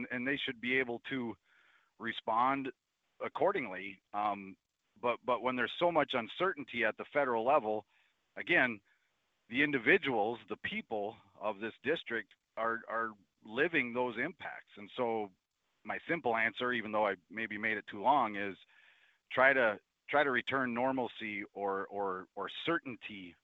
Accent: Upsala, Minnesota, United States; Well, so first of all, it's great to meet a fellow Central Minnesotan. As far as my upbringing goes, you know, Upsala, very similar to Albany

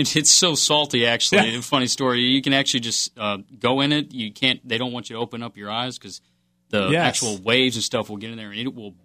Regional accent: Texas, United States; So I was born and raised in Texas, but I joined the Army, went to Fort Knox, Kentucky.

